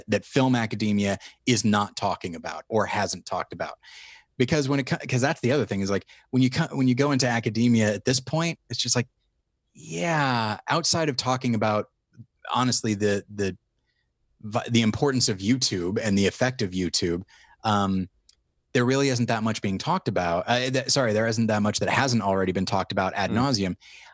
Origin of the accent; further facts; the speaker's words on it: Taft, California, United States; also born or lived in Ventura, California / Colorado / Missouri; I'm originally from Taft, California, which is outside of Bakersfield.